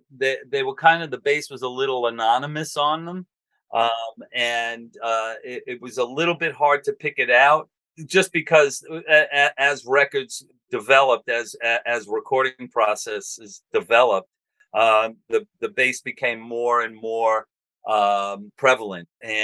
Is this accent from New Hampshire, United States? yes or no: no; Staten Island, New York, United States; We grew up on Staten Island.